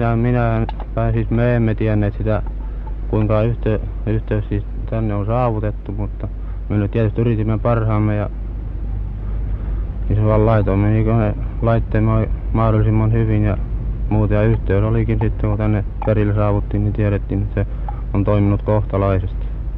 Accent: Vyborg, Leningrad Oblast, Russia; Minä olen Viipurista kotoisin.

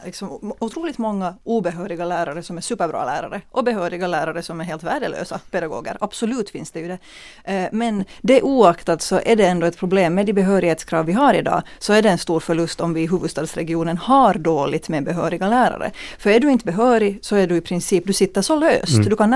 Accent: Ostrobothnia, Finland; jag är själv från Österbotten

